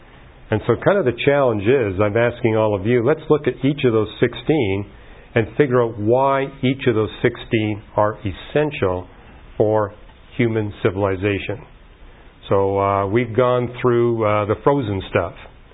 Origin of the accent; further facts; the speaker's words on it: Canada; Whereas I grew up in Canada, they don't have to worry about their lawns because they get enough snow and rain